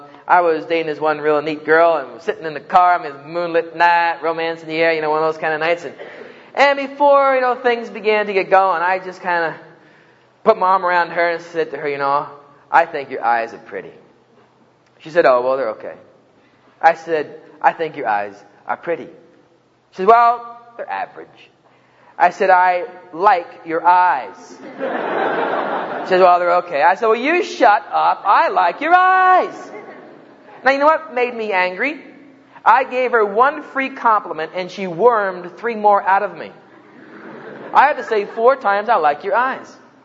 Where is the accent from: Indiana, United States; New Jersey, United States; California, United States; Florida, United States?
New Jersey, United States; Now, growing up in New Jersey is no big deal.